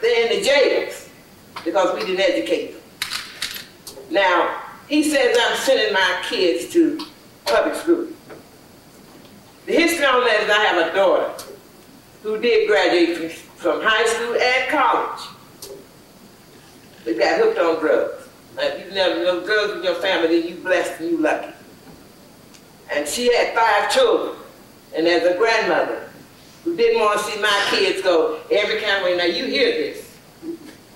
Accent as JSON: {"language": "English", "town": "Memphis", "region": "Tennessee", "country": "United States", "moved": "as an adult", "lives_now": "Cleveland, United States", "said": "Now, I'm a product of the Huff community. I came from Memphis, Tennessee to get away from segregation. And I ran into it in Cleveland, in Huff."}